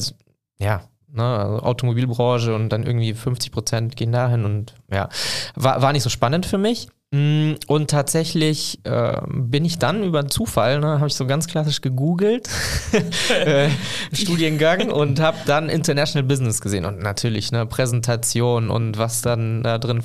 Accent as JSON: {"language": "German", "town": "Cologne", "region": "North Rhine-Westphalia", "country": "Germany", "said": "ich bin Kölner, obwohl ich irgendwie 35 Minuten hier hinfahren muss."}